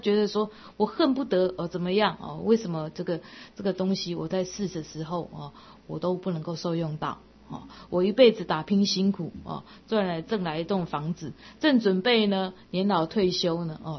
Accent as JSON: {"language": "Chinese", "country": "China", "said": "所以后来你看我们中国人就有这么有天才的人"}